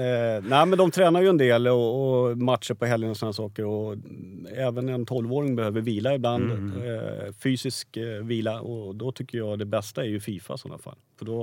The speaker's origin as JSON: {"language": "Swedish", "town": "Bålsta", "region": "Uppsala County", "country": "Sweden", "tie": "born or raised there", "said": "men faktum är att jag är uppväxt i Bålsta, en bit utanför Stockholm."}